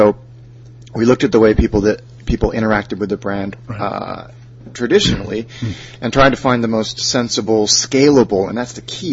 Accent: California, United States; also born or lived in Hong Kong / Kent; now in United Kingdom; So I was born in the U.S. to British parents. I grew up in California, Hong Kong, went to school in Kent, went to university in Kent, went back to California, now I'm back here.

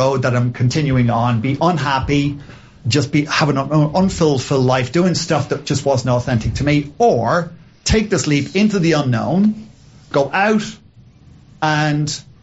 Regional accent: Ireland; As an Irishman, I was like, whatever.

